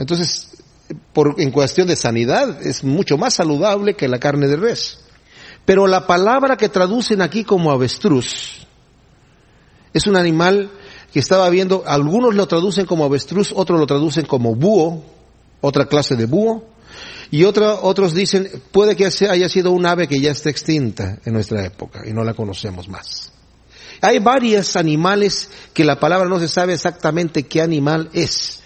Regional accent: Querétaro, Mexico; Yo soy de Querétaro, ahí hacen unas carnitas espectaculares.

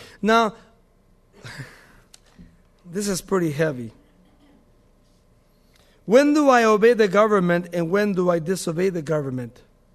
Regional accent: United States; And I think that as a Christian and as an American, I think that everybody should go if there is an urgency.

